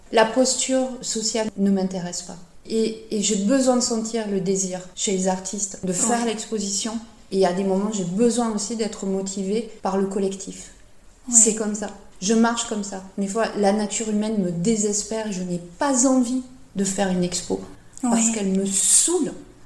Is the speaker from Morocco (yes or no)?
no; Occitanie, France; je vis en Europe, je suis française, j'ai grandi dans les Hauts-Cantons, voilà.